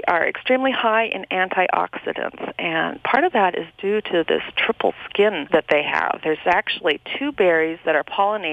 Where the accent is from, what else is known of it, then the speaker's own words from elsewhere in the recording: Saskatchewan, Canada; now in United States; And I grew up eating them in Saskatchewan.